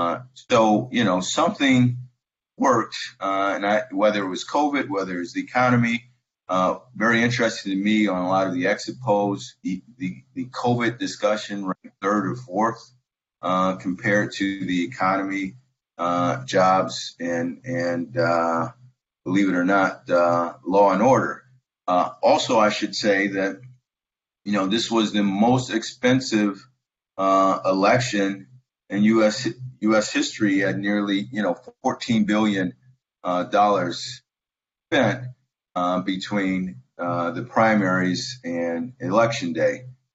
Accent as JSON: {"language": "English", "town": "Chicago", "region": "Illinois", "country": "United States", "tie": "born or raised there", "also_born_or_lived": "Milwaukee", "said": "You know, I grew up in Chicago, moved to Milwaukee, worked for the mayor of Milwaukee, cut my teeth in mayoral politics"}